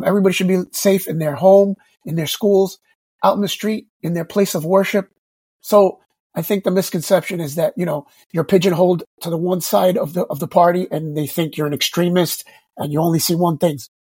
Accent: West New York, New Jersey, United States; And growing up in West New York, we have a little bit of everything of that.

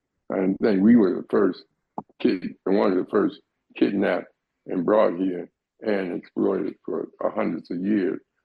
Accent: Compton, California, United States; I'm from Watch Compton, area, and I came up in those areas.

